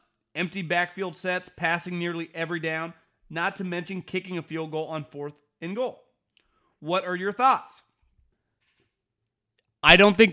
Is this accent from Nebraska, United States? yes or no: yes; Nebraska, United States; I'm from Nebraska, but I've been a Chicago Bears fan my entire life.